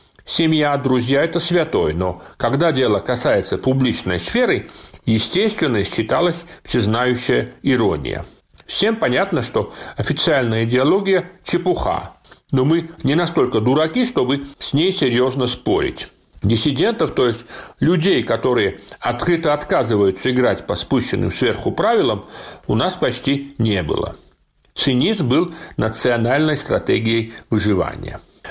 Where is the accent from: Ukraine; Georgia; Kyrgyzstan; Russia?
Georgia; Я вырос в Советской Грузии